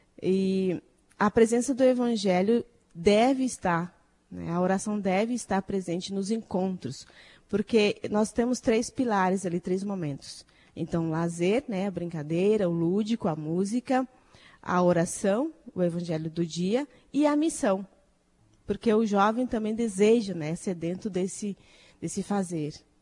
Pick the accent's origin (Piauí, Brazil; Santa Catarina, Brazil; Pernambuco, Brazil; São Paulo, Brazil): Piauí, Brazil; moved away; Eu sou natural do Piauí, moro aqui já na região sul, entre as idas e vindas, há mais de 20 anos, né?